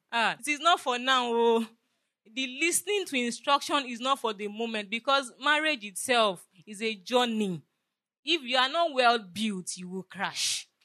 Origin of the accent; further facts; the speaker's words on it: Agege, Lagos, Nigeria; If anybody knows Agege, I grew up in Agege.